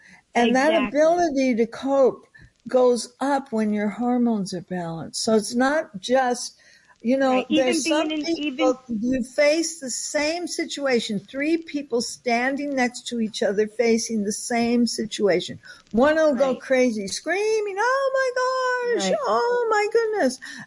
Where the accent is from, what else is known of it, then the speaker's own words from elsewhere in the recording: Southwest, United States; I was brought up in the Southwest where it was hot. We had a pomegranate tree.